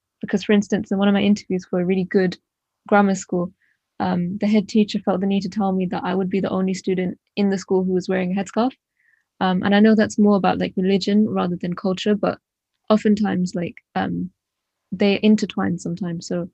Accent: London, United Kingdom; So I'm from East London, which is relatively multicultural.

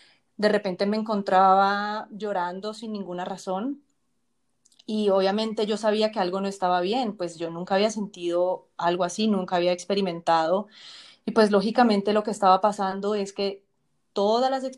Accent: Cali, Valle del Cauca, Colombia; moved away; lo trasladaron a Cali, o sea, a mi ciudad natal, a mi país. Después de 20 años de haber vivido por allá

